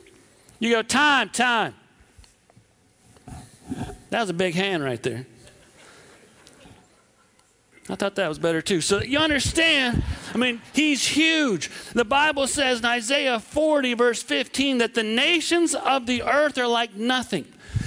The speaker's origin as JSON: {"language": "English", "region": "Wisconsin", "country": "United States", "tie": "born or raised there", "said": "And we're in Iowa. I grew up in southwest Wisconsin, about 2 hours from here. I'm not really from the South."}